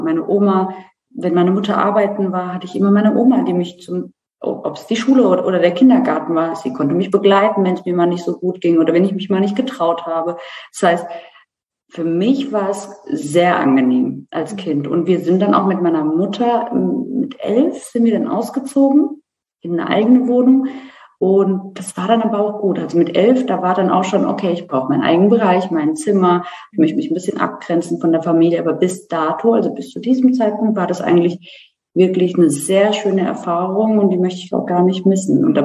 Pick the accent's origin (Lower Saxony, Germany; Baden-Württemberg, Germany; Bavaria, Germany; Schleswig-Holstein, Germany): Bavaria, Germany; Ich bin in Deutschland geboren und bin in Unterfranken groß geworden, also in Bayern. Und meine Eltern kommen aus der Türkei, Ostanatolien.